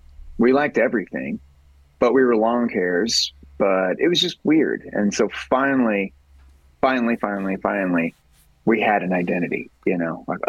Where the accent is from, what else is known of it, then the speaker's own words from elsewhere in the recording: Sherman, Texas, United States; I'm from Sherman, you know?